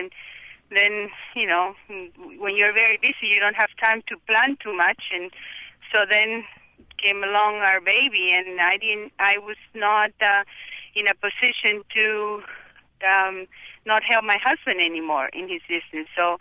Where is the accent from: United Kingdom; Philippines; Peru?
Peru; English is a second language; now in United States; Peru, yeah. I'm from Peru. I came to the United States in 1982 and got married.